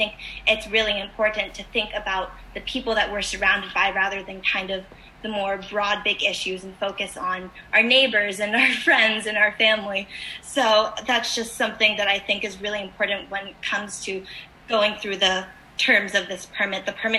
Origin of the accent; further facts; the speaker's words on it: Los Angeles, California, United States; resident of Los Angeles County, specifically Mar Vista, and I've lived in Mar Vista my entire life. Growing up in Mar Vista means I've been about 15 minutes away from the beach since I've been born